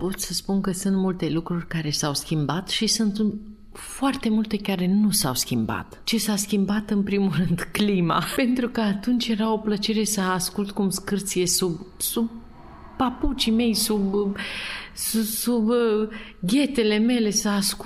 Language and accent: Romanian; Târgu Frumos, Iași County, Romania; eu sunt din Târgu Frumos și părinții mei stau lângă bifurcația Roman Pașcani, la Strada Mare.